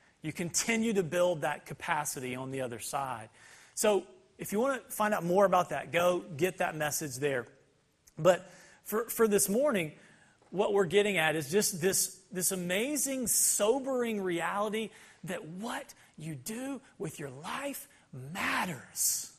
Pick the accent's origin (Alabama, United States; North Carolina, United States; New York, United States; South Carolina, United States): Alabama, United States; also born or lived in San Diego, California; No, ma'am, I'm from San Diego. And so what does this have to do with the message? Well, let me see if I can tie it in. See, there's lots of things about Alabama that we love, that have shaped us in our formative years and growing up.